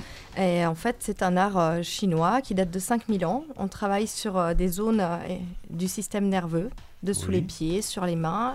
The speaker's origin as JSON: {"language": "French", "town": "Virieu", "region": "Auvergne-Rhône-Alpes", "country": "France", "said": "Alors, je viens de Virieux"}